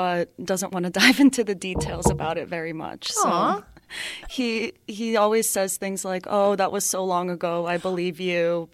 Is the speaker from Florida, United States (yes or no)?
yes; Florida, United States; So my family's Hungarian, but I grew up in the United States and I went to high school in South Florida.